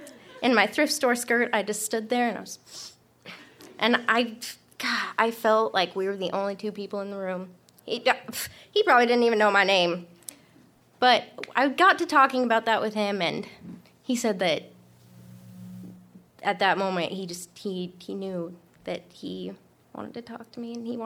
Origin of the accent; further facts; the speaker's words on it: Seattle, Washington, United States; And I'm not from Boise, I'm from Seattle.